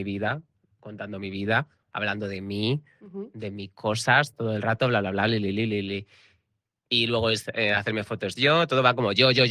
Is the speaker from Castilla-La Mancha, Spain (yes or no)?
no; Badajoz, Extremadura, Spain; Soy de Badajoz.